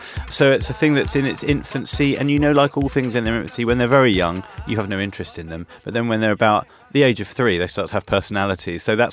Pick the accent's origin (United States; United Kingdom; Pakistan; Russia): United Kingdom; England; accent: British; The first person, in fact, I met at the festival who turned around when he heard my British accent and he goes, "Ah, you what are you doing here at the festival? You come all the way from England to go dancing?"